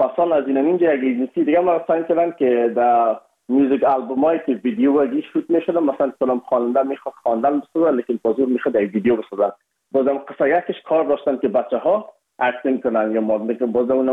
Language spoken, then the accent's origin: Persian; Afghanistan; بخصوص ما از افغانستان هستیم، یکم اک لهجه و فرق داشت.